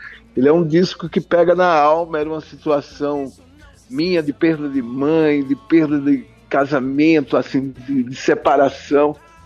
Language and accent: Portuguese; Pernambuco, Brazil; Eu sou do interior de Pernambuco